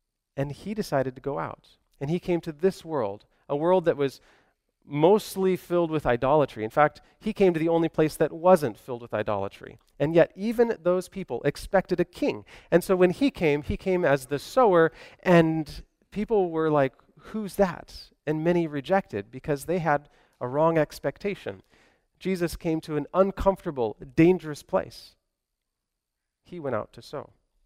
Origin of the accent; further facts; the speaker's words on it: Kentucky, United States; As I said, I'm from Kentucky.